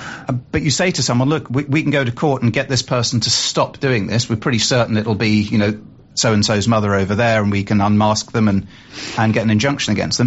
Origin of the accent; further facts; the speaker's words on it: Tunbridge Wells, South East England, United Kingdom; I was born in Tunbridge Wells. I was educated at Tunbridge School. My family have stayed living in Kent. I divide my time between Kent and the US.